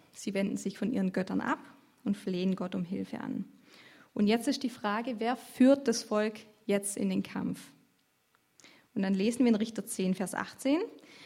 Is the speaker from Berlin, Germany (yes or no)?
no; Egenhausen, Baden-Württemberg, Germany; Ich bin hier aufgewachsen in Egenhausen, war viele Jahre aktiv